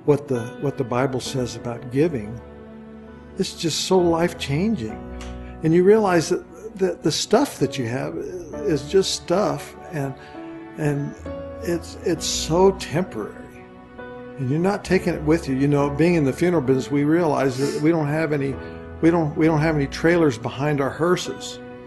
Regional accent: Albuquerque, New Mexico, United States; And we're from Albuquerque, New Mexico.

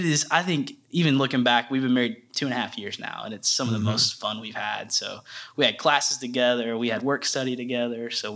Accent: Hot Springs, Arkansas, United States; born and raised in Hot Springs, Arkansas. So Central Arkansas is my home. I grew up in Hot Springs. It was a really fun place to grow up.

